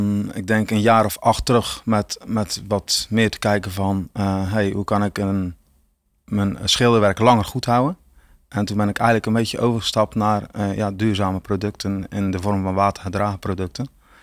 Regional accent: Zeeland, Netherlands; ik kom zelf natuurlijk uit Zeeland. Dus dat is denk ik een iets andere mentaliteit dan hier.

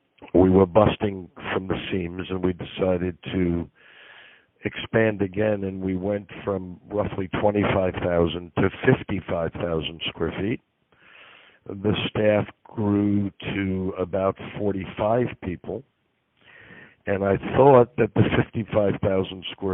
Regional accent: New York, United States; I came from humble beginnings when I grew up in New York.

